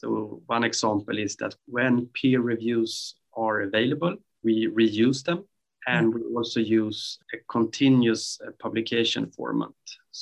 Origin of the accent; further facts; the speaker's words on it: Sweden; English is a second language; from Sweden.